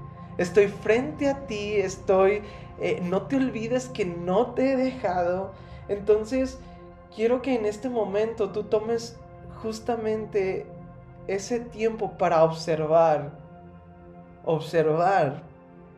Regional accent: Saltillo, Coahuila, Mexico; now in Querétaro, Mexico; porque yo soy de Saltillo, Coahuila. Y cerca de Saltillo hay lugares increíbles en donde hay muchos pinos, en donde hay una naturaleza increíble.

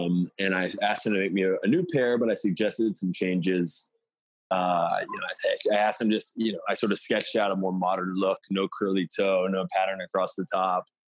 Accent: Dallas, Texas, United States; also born or lived in Istanbul / Seattle; I'm not Turkish. I'm American from Dallas, from Texas.

